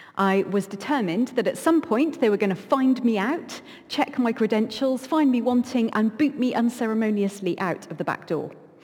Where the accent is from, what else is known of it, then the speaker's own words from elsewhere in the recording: United Kingdom; We are British and we queue. That is what we do.